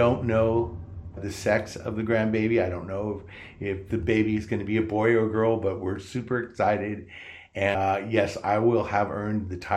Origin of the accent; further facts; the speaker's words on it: Redwood City, California, United States; I grew up in Redwood City. I was in the foster care system, and I grew up right by the railroad tracks on Alden Street near Arguello.